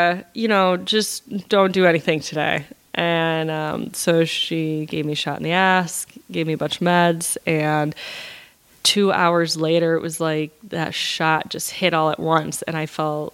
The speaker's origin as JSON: {"language": "English", "region": "Midwest", "country": "United States", "tie": "born or raised there", "said": "growing up in the Midwest, we get some pretty good thunderstorms"}